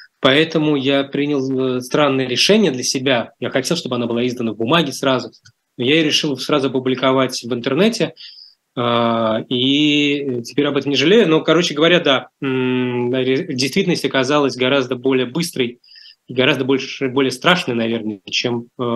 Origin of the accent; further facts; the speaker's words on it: Russia; also born or lived in Soviet Union; Мы родились в Советском Союзе, страны, которой, слава богу, уже нет. И в то же время мы взрослели в стране, которая только-только начиналась, в России.